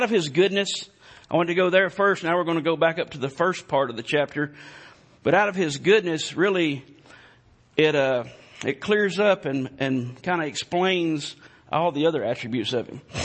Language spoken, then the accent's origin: English; Alabama, United States; because, of course, I'm from Alabama, Roll Tide, anyway.